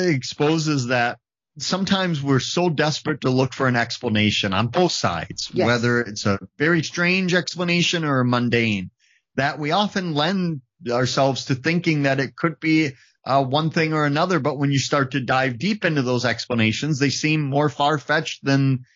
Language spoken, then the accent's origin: English; Wisconsin, United States; And I can tell you, growing up in Wisconsin, I've had a few nights where I've, you know, taken down a lining kugels or two here.